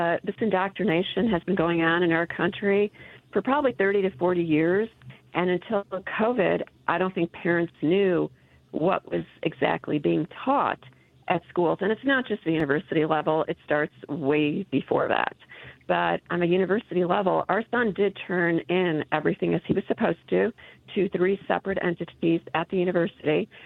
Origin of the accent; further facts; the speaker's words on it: Chicago, Illinois, United States; I'm originally from Chicago, so I understand exactly what you're saying.